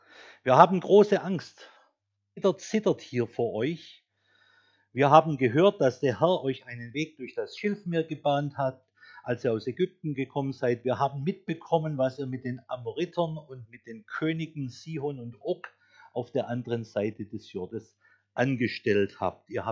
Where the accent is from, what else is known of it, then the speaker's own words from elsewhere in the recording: Germany; Und damit habe ich natürlich als Deutscher sofort ein klares Bild vor Augen.